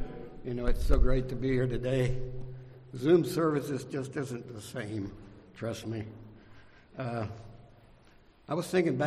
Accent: Kentucky, United States; And then since I was from Kentucky, probably most of my diet was pork products.

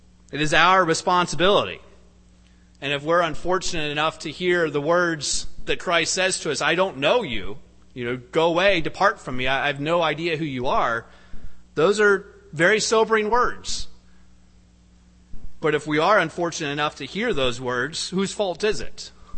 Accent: Cincinnati, Ohio, United States; I grew up in Cincinnati, Ohio, where at the height, we had 1,600 people attending Holy Days.

